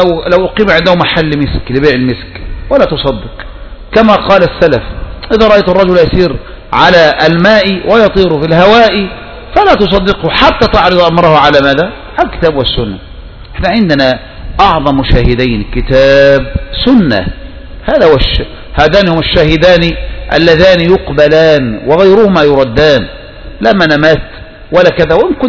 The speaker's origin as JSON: {"language": "Arabic", "town": "Tanta", "region": "Gharbia", "country": "Egypt", "said": "زي عندنا في طنطا"}